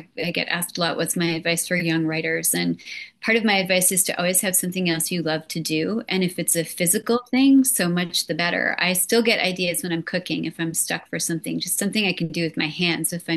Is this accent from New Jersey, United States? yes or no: yes; New Jersey, United States; I went to the mall because I grew up in New Jersey